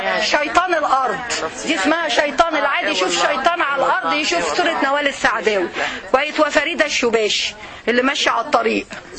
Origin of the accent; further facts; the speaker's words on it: Egypt; now in United States; مصر هي أمي نيلها هو دمي